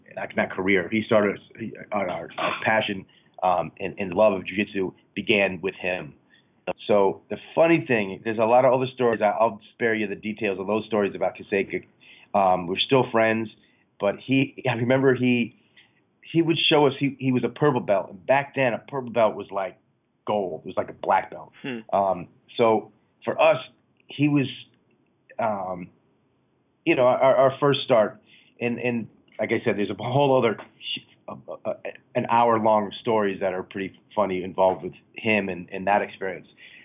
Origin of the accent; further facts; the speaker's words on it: New York City, New York, United States; now in California, United States; Yeah, I grew up in New York City and moved to California, so I can relate to different having your roots kind of replanted somewhere.